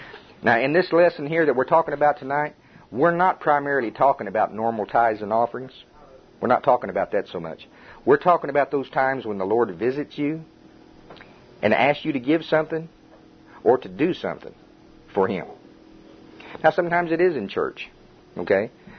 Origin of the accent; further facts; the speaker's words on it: Oklahoma, United States; accent: Oklahoma; My Oklahoma accent says wash, you know, and I know it's not right